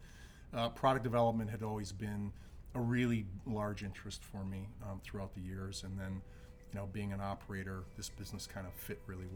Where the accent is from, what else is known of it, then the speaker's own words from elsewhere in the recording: Boston, Massachusetts, United States; accent: Boston; moved away as an adult; I am. I'm from Boston.